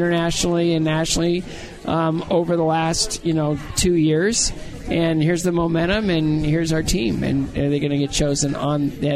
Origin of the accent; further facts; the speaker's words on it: United States; I grew up in America, and I think that you earn your spot.